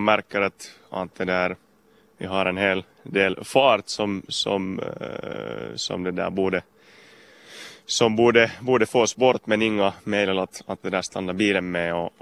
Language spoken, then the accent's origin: Swedish; Finland; eftersom jag är hemma från Finland